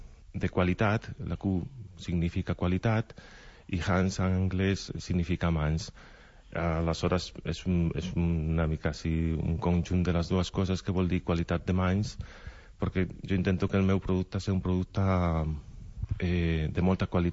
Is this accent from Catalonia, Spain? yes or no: no; Oviedo, Asturias, Spain; moved away as an adult; Soc d'Astúries, he nascut a Oviedo. fa 42 anys, i he vingut cap a Catalunya fa 10 anys.